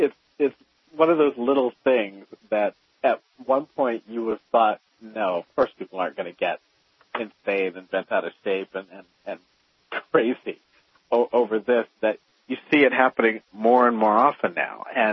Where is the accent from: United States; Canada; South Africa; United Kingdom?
United States; Georgia; You know something? I'm from Georgia, and I've toured the Coca-Cola Museum in Atlanta